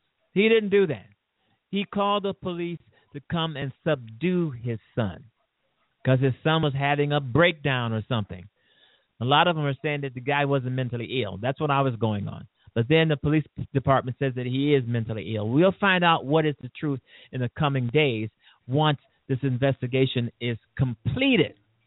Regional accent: Chicago, Illinois, United States; It truly is totally embarrassing. I'm kind of afraid to say I'm from Chicago.

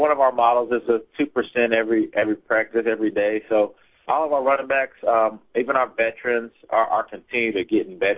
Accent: Waco, Texas, United States; Yes, I'm from Waco.

